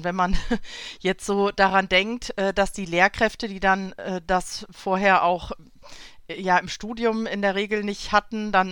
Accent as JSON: {"language": "German", "region": "West Germany", "country": "Germany", "said": "Ich komme jetzt aus Westdeutschland"}